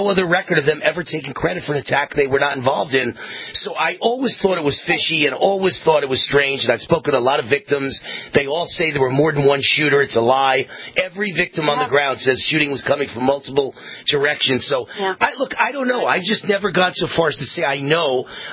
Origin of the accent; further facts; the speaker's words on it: Las Vegas, Nevada, United States; The reality is I have a big Vegas audience and it's my hometown and here we dominate the afternoon ratings in Vegas.